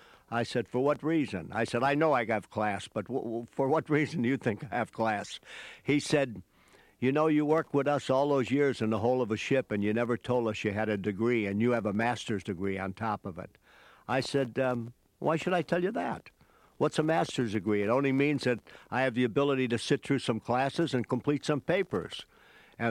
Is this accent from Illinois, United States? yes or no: yes; Chicago, Illinois, United States; That I come from Chicago, that I'm an alcoholic, and that I'm a writer.